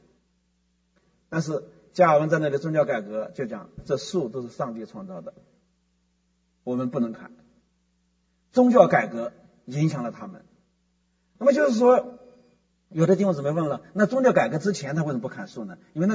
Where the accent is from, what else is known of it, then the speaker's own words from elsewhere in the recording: China; 我想我们中国人都以吃外国东西为荣